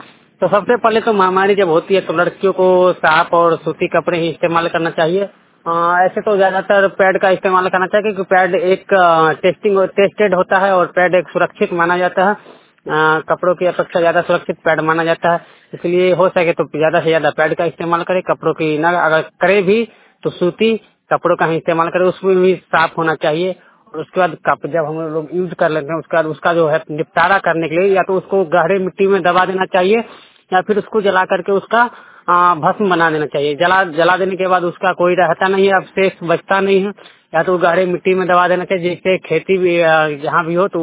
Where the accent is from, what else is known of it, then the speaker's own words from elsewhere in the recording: Bihar, India; मैं सरारंजन प्रखंड से बिलोंग करता हूँ।